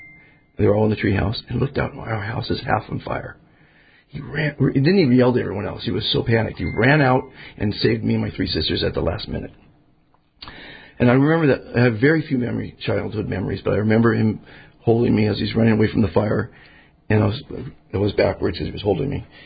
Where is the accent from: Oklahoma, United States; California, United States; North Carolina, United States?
California, United States; Beverly Hills; was a beautiful woman, sang for … went to Beverly Hills High, so I'm from Beverly Hills.